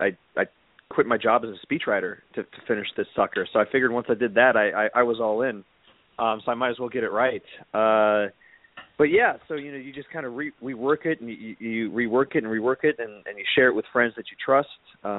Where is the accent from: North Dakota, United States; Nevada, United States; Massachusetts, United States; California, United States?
Nevada, United States; also born or lived in Honolulu; now in New York, United States; You know, I'd moved to New York, as Toby mentioned. You know, I'm originally from Nevada. The biggest city I'd lived in before was Honolulu